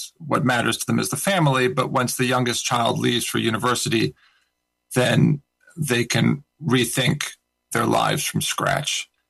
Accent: United States; now in United Kingdom; I guess I've been living in England and I'm an American.

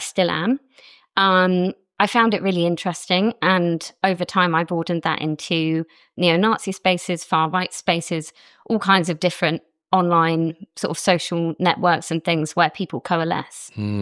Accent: United Kingdom; I'm a British journalist and I currently work for the New York Times in London.

